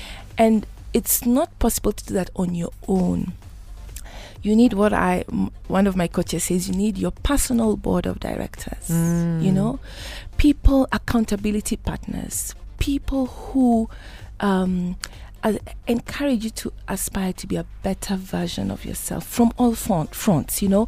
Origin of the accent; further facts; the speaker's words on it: Kenya; English is a second language; I'm Kenyan